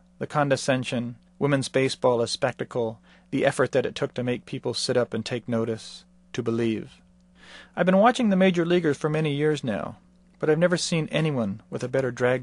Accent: Lompoc, California, United States; In the summer of 1963, my hometown, Lompoc, California, held a Powder Puff baseball game.

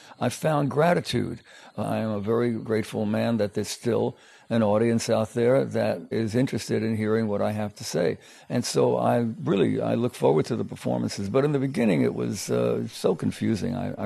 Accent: New York, United States; I come from New York, and before the performing and record career hit, I was in the pits of all the Broadway theaters.

